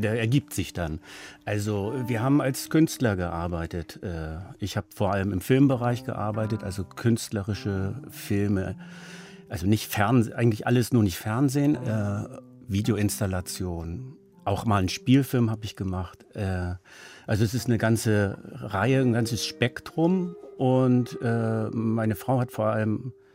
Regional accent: Netherlands; Also ich bin zum Beispiel, ich bin Holländer, aber mit norddeutschem Hintergrund.

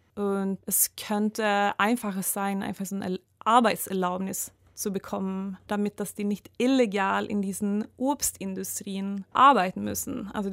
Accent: Sweden; Ich komme ja aus Schweden, bin vielleicht so ein bisschen pessimistischer.

